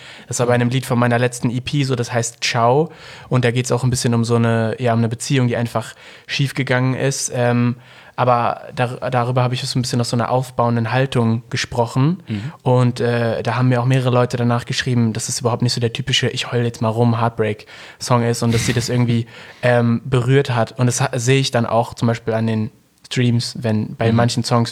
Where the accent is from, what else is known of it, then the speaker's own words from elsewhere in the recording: North Rhine-Westphalia, Germany; ich komme aus dem Ruhrpott. Ich bin 21-jähriger Hip-Hop-Künstler